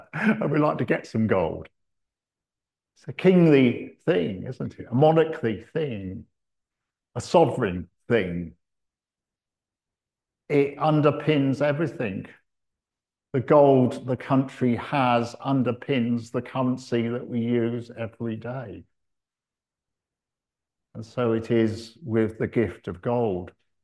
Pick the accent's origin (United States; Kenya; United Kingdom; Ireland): United Kingdom; We're British, aren't we?